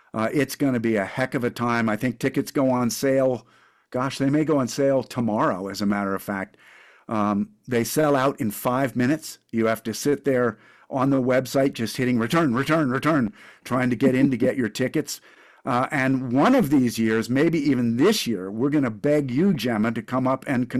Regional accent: Connecticut, United States; I grew up loving musicals. I grew up in Connecticut.

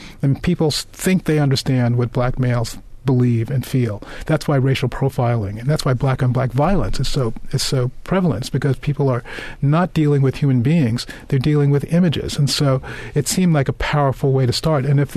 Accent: Brooklyn, New York, United States; when I was 15 years old growing up in Bed-Stuy in Brooklyn in the 50s, when I saw the black community divide radically.

